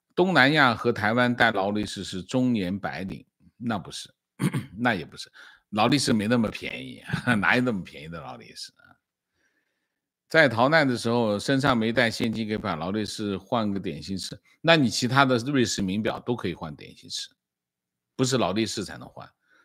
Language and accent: Chinese; Jiangxi, China; 我是江西人啊